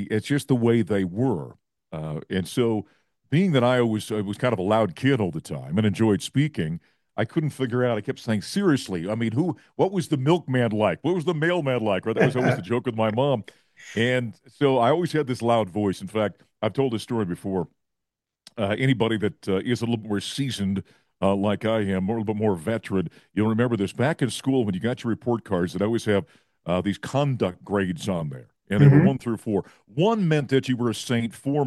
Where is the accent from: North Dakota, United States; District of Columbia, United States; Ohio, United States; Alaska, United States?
North Dakota, United States; Growing up in North Dakota, where I did, the Minnesota Timberwolves were years away, so there wasn't a regional team that we followed.